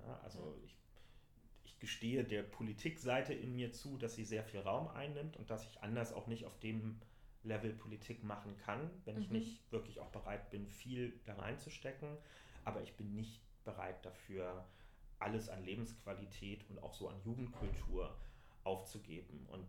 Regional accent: Berlin, Germany; Also als Berliner, der irgendwie auch zum Feiern durchaus mal unterwegs ist, kommst du ja an Techno letztlich gar nicht vorbei.

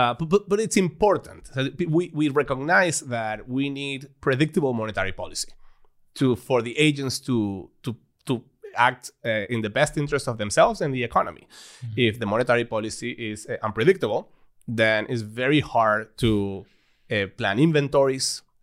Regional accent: Venezuela; I remember growing up in Venezuela

